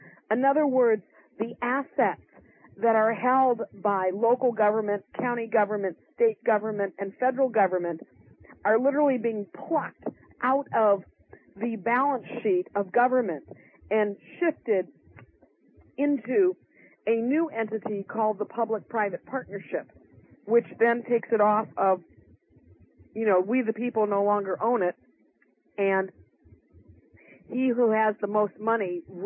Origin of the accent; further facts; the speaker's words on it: Racine, Wisconsin, United States; I mean, I used to work at the Racine Water Department where I grew up in Racine, Wisconsin.